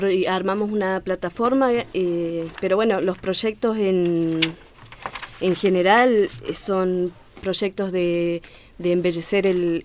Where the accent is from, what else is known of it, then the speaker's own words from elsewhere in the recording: Argentina; Yo también, al igual que Oscar, soy del Curro, nacida y criada en el Curro. Conozco muy bien mi localidad